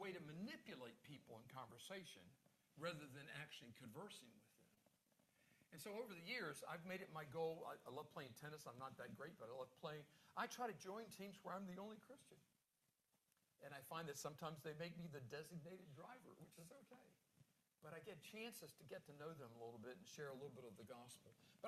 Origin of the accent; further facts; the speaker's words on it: North Carolina, United States; I got saved as a teenager growing up in North Carolina